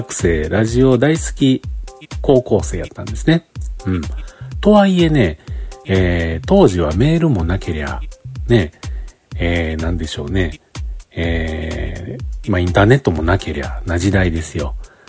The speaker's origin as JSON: {"language": "Japanese", "region": "Kyoto", "country": "Japan", "said": "僕京都の人なので、"}